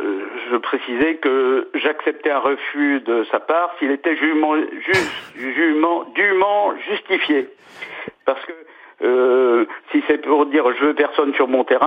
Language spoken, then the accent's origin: French; Bayeux, Normandy, France; born there; Je suis né à Bayeux il y a plus de 80 ans.